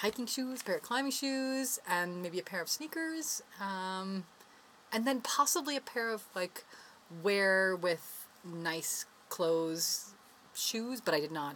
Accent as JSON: {"language": "English", "region": "New Brunswick", "country": "Canada", "moved": "yes", "said": "when I moved here, was apparently very unfashionable. I came from New Brunswick."}